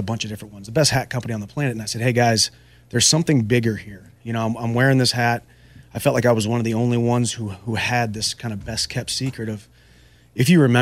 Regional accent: Missouri, United States; She's from Missouri. I'm from Missouri.

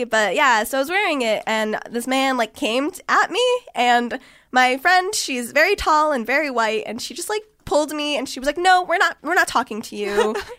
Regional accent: Israel; growing up in Israel

